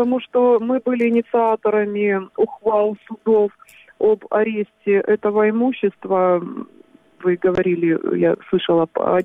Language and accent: Russian; Crimea, Ukraine; Поэтому мы, выходцы с Крыма, рассказываем им ситуацию